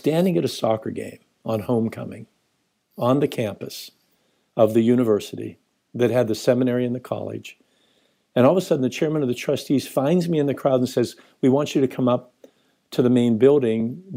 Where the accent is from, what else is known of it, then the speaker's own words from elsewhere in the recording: United States; from Coal Dust, USA.